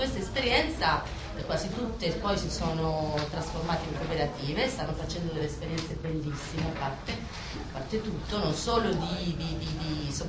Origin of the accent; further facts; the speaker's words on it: Argentina; Ho premesso, sono argentina.